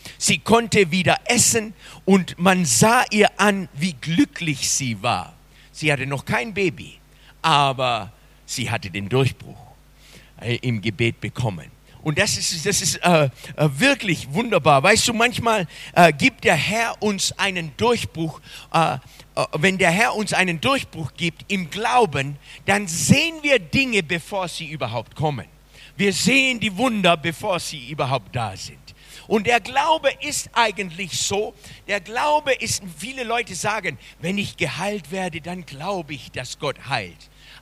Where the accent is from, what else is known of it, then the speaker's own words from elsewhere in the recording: Florida, United States; now in Germany; Bei uns in Florida, da kommt der ganze Regen, was hier in 2-3 Wochen regnet, kommt in eine halbe Stunde runter.